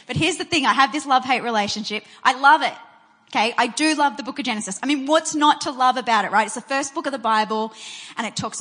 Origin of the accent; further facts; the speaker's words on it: Sydney, New South Wales, Australia; that I grew up in Sydney